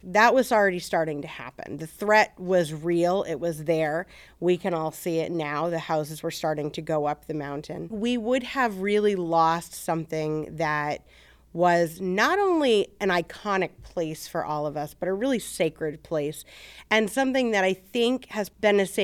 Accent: Surry, Maine, United States; also born or lived in Blue Hill / Penobscot; I'm from Blue Hill, Maine. So I've lived on the Blue Hill Peninsula my whole life. I was born in the town of Blue Hill in 1980, and I actually grew up in Surrey and Penobscot

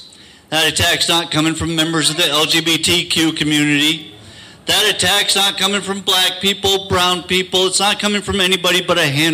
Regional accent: Winthrop, Maine, United States; I'm from Winthrop, Maine.

